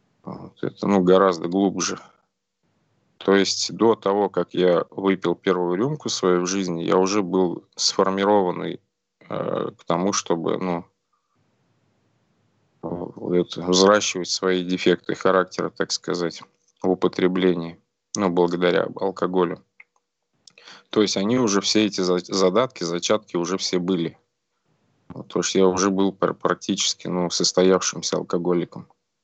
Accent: Orenburg, Orenburg Oblast, Russia; born there; Родился я в Оренбурге за 2500 километров отсюда.

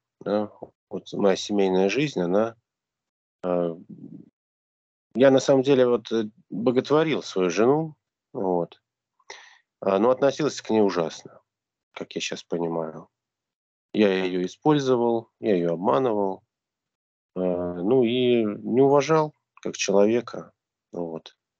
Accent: Moscow, Russia; Мне 38 лет. Родился в Москве. Вырос и учился также в столице.

